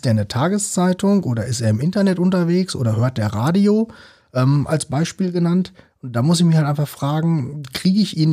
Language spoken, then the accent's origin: German; North Rhine-Westphalia, Germany; Und ich kenne das ja selbst so als Ostwestfale